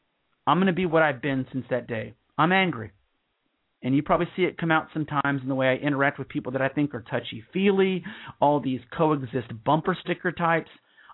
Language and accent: English; United States; I am a Christian. And I'm an American.